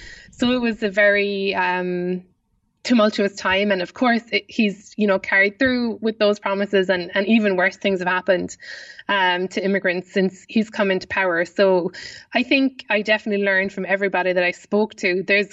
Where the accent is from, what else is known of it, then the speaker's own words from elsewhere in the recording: Kansas City, Missouri, United States; I can't. I really can't. I'm from Kansas City.